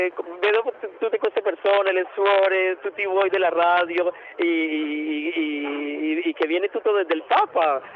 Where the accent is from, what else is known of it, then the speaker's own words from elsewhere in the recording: Colombia; Della Colombia.